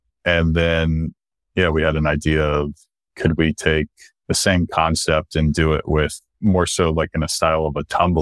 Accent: Florida, United States; I grew up in Central Florida, instantly loved the game of baseball while growing up.

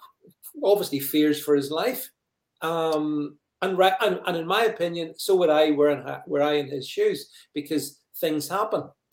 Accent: United Kingdom; I have to say, as a Brit, I was very saddened by the.

